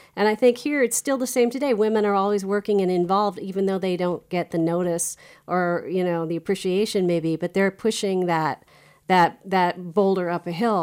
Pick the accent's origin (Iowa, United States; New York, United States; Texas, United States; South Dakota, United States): Iowa, United States; I remember years ago when I first started as a journalist, I would tell people I was from Iowa